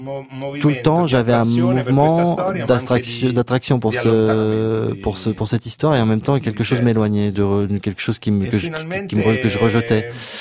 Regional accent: Italy; surtout parce que je suis italien en fait, je vis en Italie

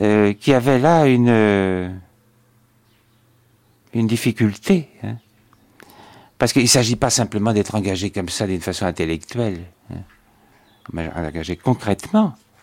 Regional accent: La Garenne-Colombes, Île-de-France, France; Moi, je suis de Paris. Hein, je suis né dans la banlieue, même. La banlieue de Paris, hein

